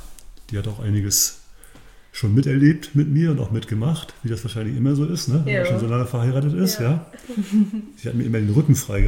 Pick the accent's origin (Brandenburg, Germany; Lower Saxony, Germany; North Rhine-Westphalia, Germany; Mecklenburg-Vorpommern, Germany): Mecklenburg-Vorpommern, Germany; Grevesmühlen; haben wir dann den Umzug klar gemacht, hierher in meinen Heimatort, hier in Grevesmühlen, wo jetzt auch die Praxis ist.